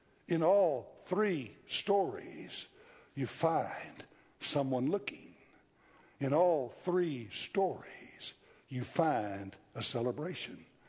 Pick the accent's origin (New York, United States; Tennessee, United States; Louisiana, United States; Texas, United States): Louisiana, United States; New Orleans; I'm from New Orleans, Louisiana, and you can tell by looking at me, food is a really big deal.